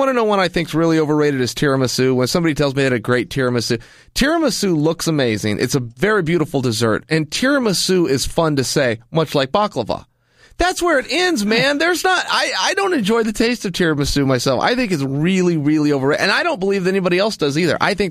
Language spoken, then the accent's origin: English; West Linn, Oregon, United States; You're not going to find something like that in West Lynn, like, my hometown.